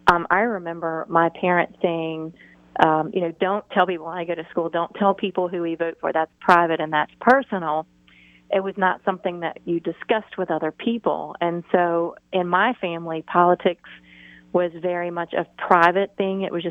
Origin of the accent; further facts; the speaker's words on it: Deep South, United States; Well, you're going to find this very interesting, but I grew up in the Deep South